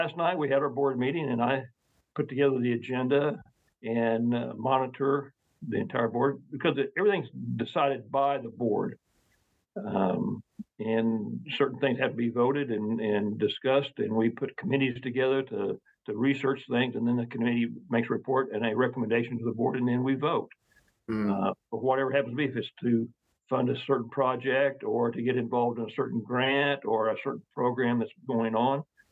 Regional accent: Hobart, Oklahoma, United States; I grew up in Hobart, Oklahoma. It's about 50, 60 miles from here.

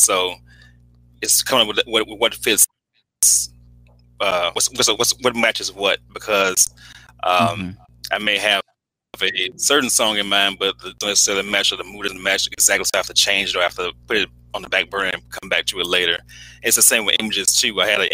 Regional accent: Alexandria, Louisiana, United States; Oh, well, I grew up in Alexandria, Louisiana, which is like in the middle of the state. Still live here.

